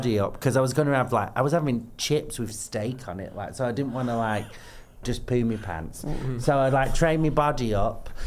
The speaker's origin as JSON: {"language": "English", "town": "Manchester", "region": "North West England", "country": "United Kingdom", "said": "I'm from Manchester"}